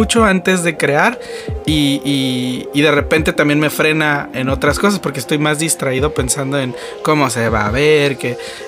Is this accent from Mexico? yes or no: yes; Mexico; Sí, pues el orgullo mexicano, ¿no? Siempre nos gusta como que levantar el nombre de México de alguna manera